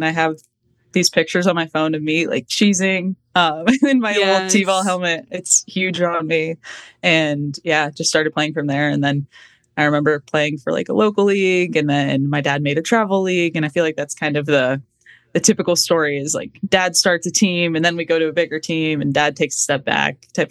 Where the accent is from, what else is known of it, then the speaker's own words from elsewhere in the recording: Midwest, United States; I mean, different, but probably the same. I feel like growing up in the Midwest it's fun because we have this such tight knit community.